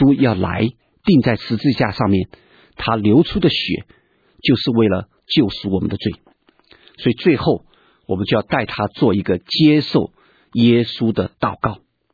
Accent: China; 并且求神使用我们中国人，能够把福音传到世界的每一个角落。

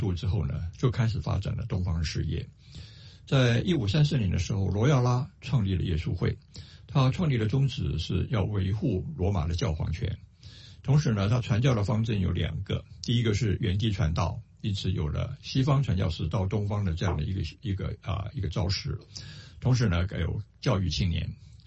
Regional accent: Taipei, Taiwan; 各位弟兄姐妹平安，我是台北的

